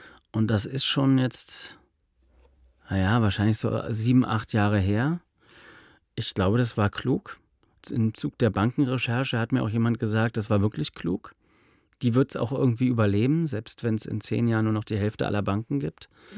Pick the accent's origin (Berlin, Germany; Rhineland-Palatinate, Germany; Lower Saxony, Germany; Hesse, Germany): Berlin, Germany; ich bin in Berlin groß geworden, ich habe hier ein ganz gutes Netzwerk, ich habe meine Eltern hier.